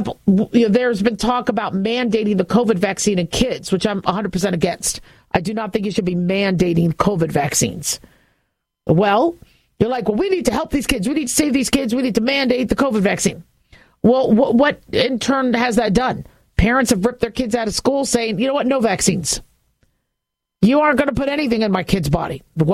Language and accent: English; California, United States; born there; moved away; Look, I'm a Californian. I was born there. As far as I'm concerned, I'm Californian. But, you know, there's a resilience. But, you know, I don't live there anymore.